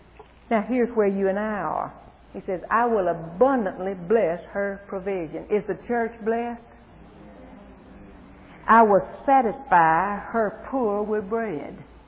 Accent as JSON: {"language": "English", "region": "Arkansas", "country": "United States", "tie": "born there", "said": "I was born in Arkansas. How about y'all?"}